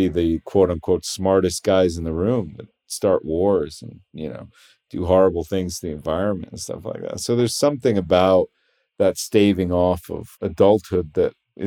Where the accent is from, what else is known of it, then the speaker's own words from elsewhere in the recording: New York, United States; I mean, I was brought up, my whole family's from Houston, Texas. And I was, you know, I mean, I grew up in New York